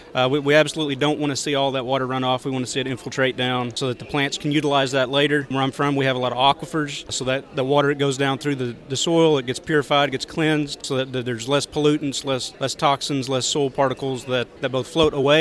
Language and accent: English; Oklahoma, United States; I'm from Marshall County down in south central Oklahoma.